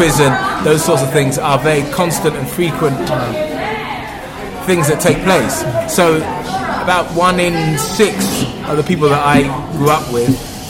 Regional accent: Basingstoke, South East England, United Kingdom; also born or lived in London / West Sussex / Surrey / Leeds; Basingstoke, born in London, but raised in Basingstoke, and then West Sussex, and then Surrey. And then South London.

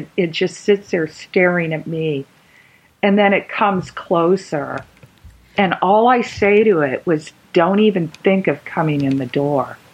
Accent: Arizona, United States; I grew up in Arizona, and I too, your large Catholic family, my grandfather, my mother is from Pennsylvania.

